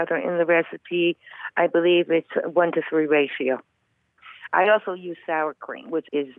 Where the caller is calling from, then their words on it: Germansville, Pennsylvania, United States; I'm from Germansville, Pennsylvania, and thank you for taking my call.